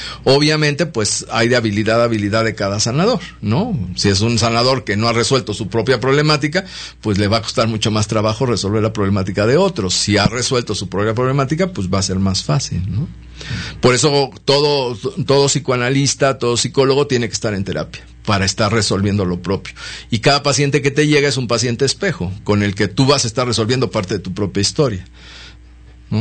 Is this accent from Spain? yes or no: no; Mexico; que es la que nos corresponde a nosotros como mexicanos